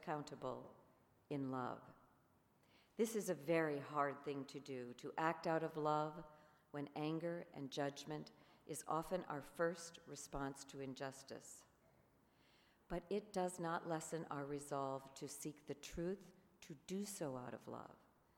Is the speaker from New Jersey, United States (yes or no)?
yes; Montclair, New Jersey, United States; accent: New Jersey; now in Oregon, United States; When I first came to Oregon 40 years ago this February, I came from Montclair, New Jersey. That's right, I'm a Jersey girl. And I really sounded like it then. Over the years, my accent has diminished, but it can come back at a moment's notice.